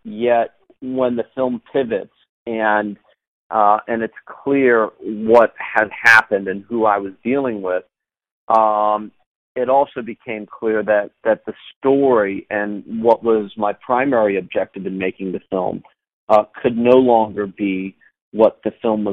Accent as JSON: {"language": "English", "country": "United States", "said": "I presented myself just purely, you know, as an American documentary filmmaker"}